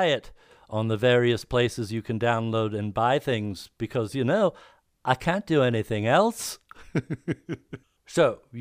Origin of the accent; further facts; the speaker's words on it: Virginia Beach, Virginia, United States; now in Asheville, United States; even my hometown of Virginia Beach, Norfolk, Virginia Beach, Hampton Roads area.